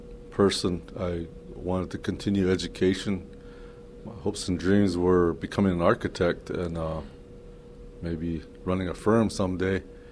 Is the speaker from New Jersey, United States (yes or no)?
no; Crow Reservation, Montana, United States; I grew up on the Crow Reservation, born and raised there.